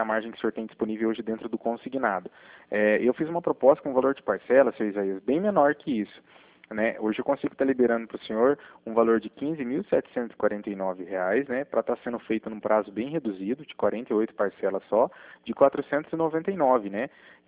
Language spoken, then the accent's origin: Portuguese; Cornélio Procópio, Paraná, Brazil; Eu sou de Cornélio Procópio, aqui do Paraná, né?